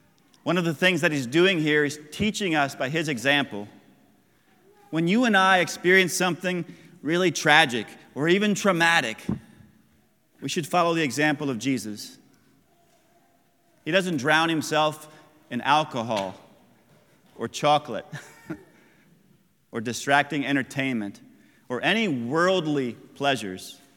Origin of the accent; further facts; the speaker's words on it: Bowling Green, United States; In my hometown of Bowling Green